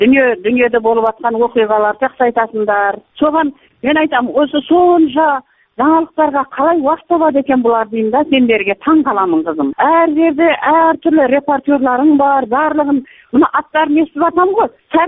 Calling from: Kazakhstan; Men Qozog'istondanman o'zim.

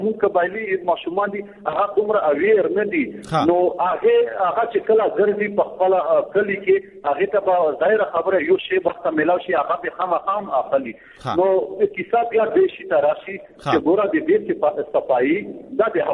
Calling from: Tehran, Tehran Province, Iran; د ایران تهران څخه ټلیفون کلی کوم.

